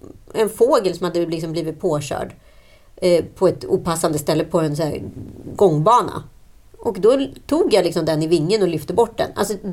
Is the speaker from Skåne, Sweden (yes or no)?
no; Örebro, Örebro County, Sweden; Vi är ju örebroare uppe på Stockholms besök.